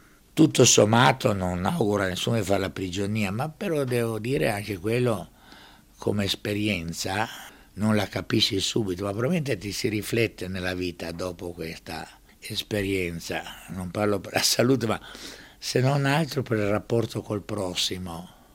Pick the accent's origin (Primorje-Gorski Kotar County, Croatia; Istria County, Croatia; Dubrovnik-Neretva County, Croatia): Dubrovnik-Neretva County, Croatia; Dubrovnik; born there; E sono nato a Ragusa, quello che adesso viene chiamato Dubrovnik, ma quando sono nato io, sulle carte geografiche, era ancora Ragusa.